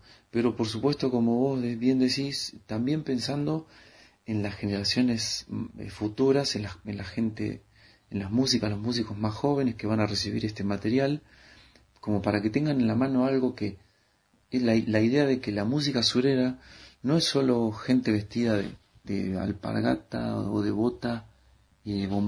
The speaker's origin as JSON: {"language": "Spanish", "town": "Pellegrini", "region": "Buenos Aires Province", "country": "Argentina", "tie": "born there", "said": "Yo nací en Pellegrini, provincia de Buenos Aires, un pueblo muy campero"}